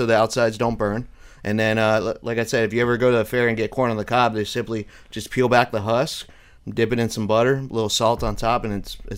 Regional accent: the South, United States; I'm from the South, so I'm a big Southern sides kind of guy.

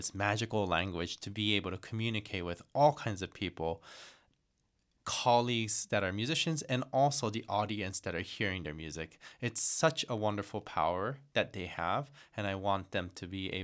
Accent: Tokyo, Japan; I came from Tokyo, Japan to come to the academy my junior year and senior year.

